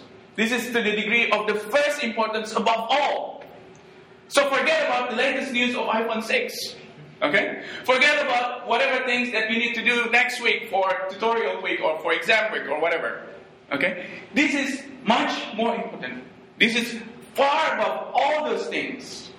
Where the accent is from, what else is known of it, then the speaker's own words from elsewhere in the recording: Indonesia; my parents, I grew up in Indonesia